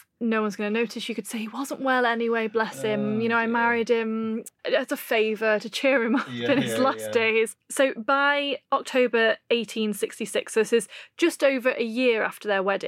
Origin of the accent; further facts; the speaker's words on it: England, United Kingdom; I grew up in the Staffordshire, Cheshire area